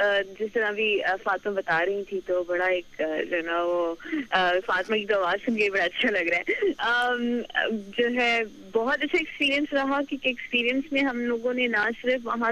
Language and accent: Urdu; Karachi, Sindh, Pakistan; also born or lived in Hyderabad; میں کراچی سے ہوں, مطلب حیدرآباد اور کراچی سے ہوں